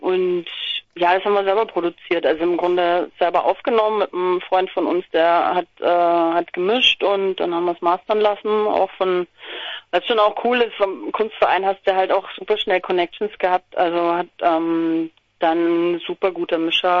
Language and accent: German; Nuremberg, Bavaria, Germany; now in Leipzig, Germany; Genau, ursprünglich bin ich auch aus Nürnberg. Jetzt aktuell bin ich in Leipzig, aber eigentlich bin ich, genau, war ich ganz, ganz viele Jahre in Nürnberg